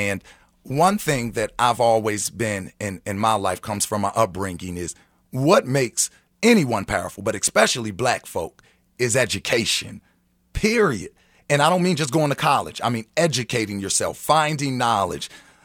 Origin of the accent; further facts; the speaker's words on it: Baltimore, Maryland, United States; now in Kansas City, United States; But I'm from Baltimore, of Maryland, a very Black city. Kansas City is not a very Black city.